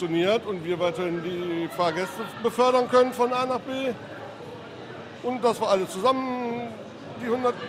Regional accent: Wuppertal, North Rhine-Westphalia, Germany; ich bin in Wuppertal groß geworden. Mein Papa ist bei den Stadtwerken Straßenbahn gefahren

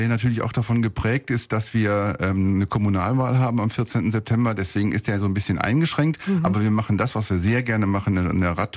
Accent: Wuppertal, North Rhine-Westphalia, Germany; born there; ich bin tatsächlich 1967 in Wuppertal geboren.

